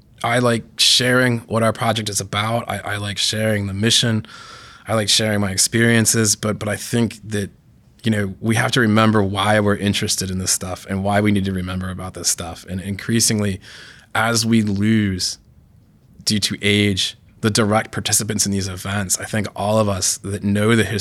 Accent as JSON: {"language": "English", "region": "East Coast", "country": "United States", "tie": "born or raised there", "said": "And then, you know, I grew up on the East Coast, so could see Revolutionary War sites and Civil War sites, Gettysburg, Antietam, Valley Forge, places like that."}